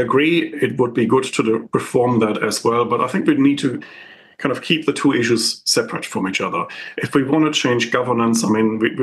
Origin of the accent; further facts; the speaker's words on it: Essen, North Rhine-Westphalia, Germany; also born or lived in Gelsenkirchen; And I remember in my hometown was Essen, but in the town where I was born and neighboring city of Gelsenkirchen